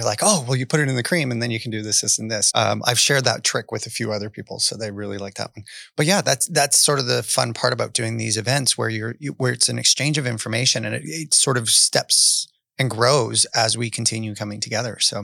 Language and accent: English; Canada; I am from Canada